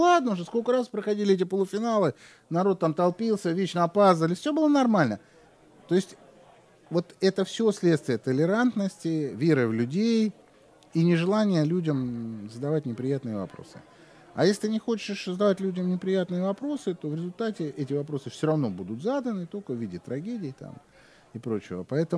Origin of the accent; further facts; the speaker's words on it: Russia; Я говорю, ну вот я из России.